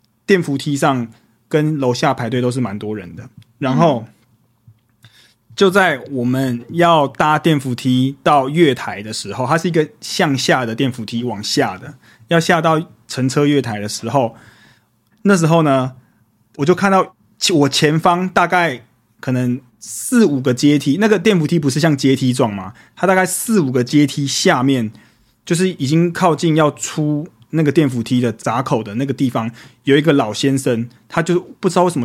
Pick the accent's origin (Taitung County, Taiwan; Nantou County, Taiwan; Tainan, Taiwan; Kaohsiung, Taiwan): Kaohsiung, Taiwan; now in Taipei, Taiwan; 因为我老家在高雄，我回高雄老家